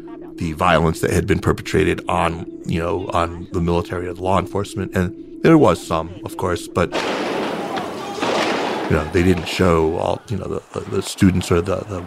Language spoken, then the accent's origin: English; Tucson, Arizona, United States; Which is why I talk the way I do. Everyone thinks I sound like I'm from Southern California or something, but it's the Tucson in me.